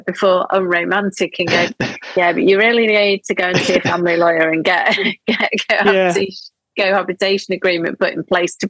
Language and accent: English; United Kingdom; We're British, exactly.